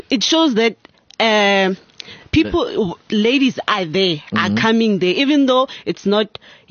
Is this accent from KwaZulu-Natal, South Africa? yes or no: no; Tembisa, Gauteng, South Africa; I'm from Tembisa.